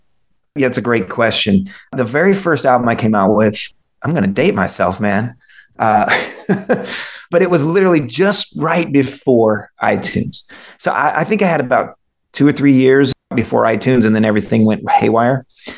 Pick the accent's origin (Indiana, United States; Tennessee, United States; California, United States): California, United States; So I grew up in California in the late 80s. You know, everything was pop.